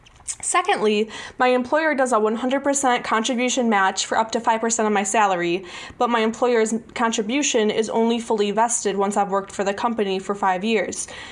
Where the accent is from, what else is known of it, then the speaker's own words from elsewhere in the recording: Illinois, United States; I'm from Illinois.